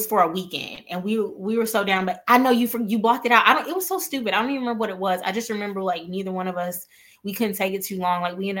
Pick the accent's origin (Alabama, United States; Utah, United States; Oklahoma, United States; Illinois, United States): Alabama, United States; Mobile; We're both from Mobile, Alabama.